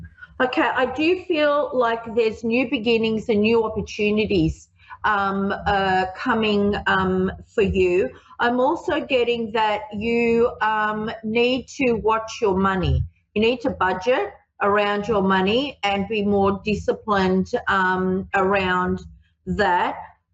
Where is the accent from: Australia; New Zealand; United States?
Australia; I'm from Australia